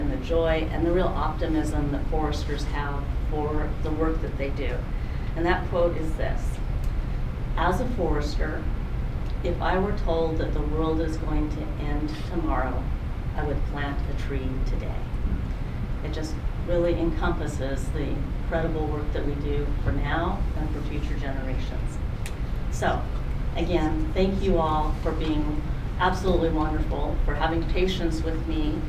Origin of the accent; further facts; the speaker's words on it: Wyoming, United States; When I was a little girl growing up in Wyoming, which you know is a little bit drier than here, my father would tell me about these beautiful, wonderful Pacific Northwest forests.